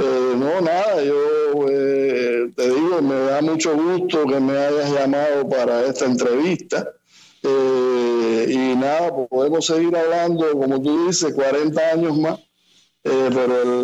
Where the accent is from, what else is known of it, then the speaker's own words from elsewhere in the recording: Cuba; moved away; Yo aprendí música después que me fui de Cuba.